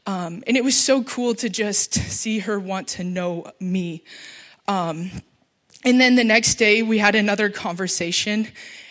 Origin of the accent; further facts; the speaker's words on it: Hemingford, Nebraska, United States; So I grew up in Hemmingford, which is about 40 miles south.